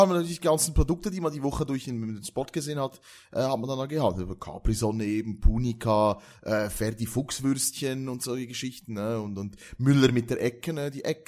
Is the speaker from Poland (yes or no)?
no; Switzerland; also wir kannten natürlich als Schweizer die ganzen deutschen Werbespots natürlich auch in- und auswendig